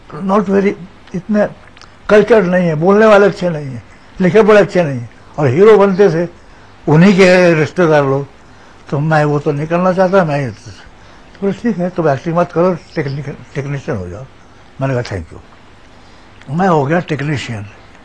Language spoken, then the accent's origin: Hindi; Khandwa, Madhya Pradesh, India; मैं खंडवा का रहने वाला हूँ।